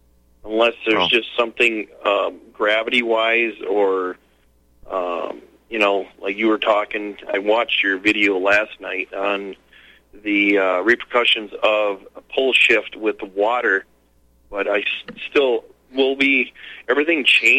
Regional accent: Cashton, Wisconsin, United States; I'm from Cashton, and we have neighboring cities such as Westby and Viroqua. We're about 30 miles due east of La Crosse along the Mississippi.

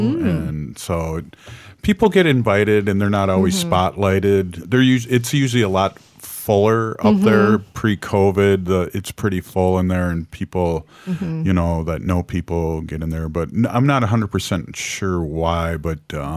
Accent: Wisconsin, United States; I'm from the Ho-Chunk Nation.

